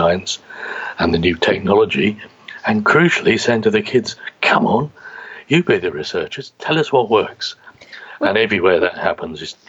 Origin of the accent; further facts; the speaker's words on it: London, United Kingdom; as kids growing up in East London.